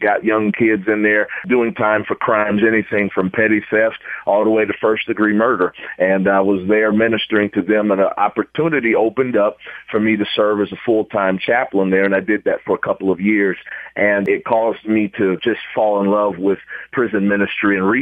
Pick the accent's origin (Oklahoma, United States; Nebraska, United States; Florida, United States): Nebraska, United States; Omaha; about 13 years ago in my hometown of Omaha, Nebraska.